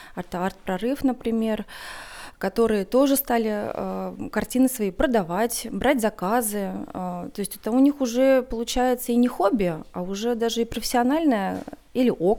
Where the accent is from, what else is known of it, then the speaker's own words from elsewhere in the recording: Magadan Oblast, Russia; also born or lived in Tver; Я родилась в Твери. Начнем с этого, что я здесь родилась, в 4-м роддоме. И в месяц меня родители привезли в Магаданскую область.